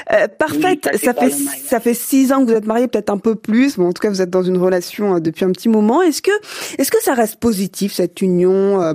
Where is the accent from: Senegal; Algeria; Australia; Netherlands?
Senegal; Chez nous, au Sénégal, on dit mouigne.